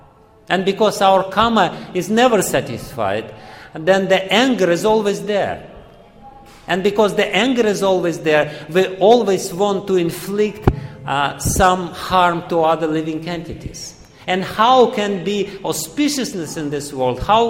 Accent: Russia; English is a second language; I'm coming from Russia and I know how ridiculous this idea is.

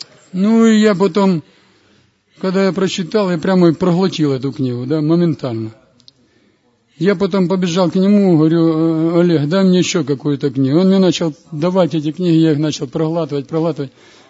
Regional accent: Poltava, Poltava Oblast, Ukraine; я с Полтавы, с Украины.

